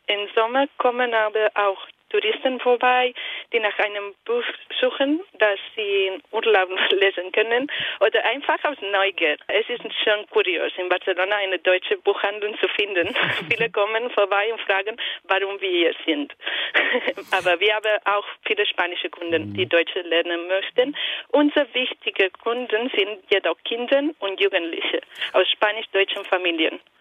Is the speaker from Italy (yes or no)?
yes; Italy; German is a second language